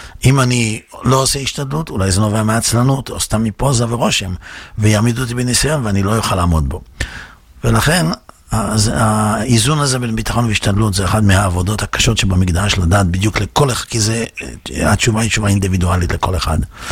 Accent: Netanya, Central District, Israel; אני רוצה להגיד לך שאני גדלתי בנתניה. כשאני הייתי בנתניה, נתניה הייתה נחשבת כעיר הפשע של מדינת ישראל.

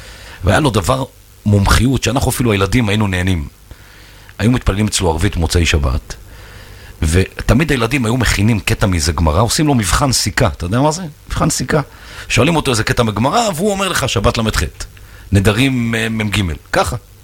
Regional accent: Jerusalem, Jerusalem District, Israel; אנחנו גדלתי בקריית צאנז בירושלים

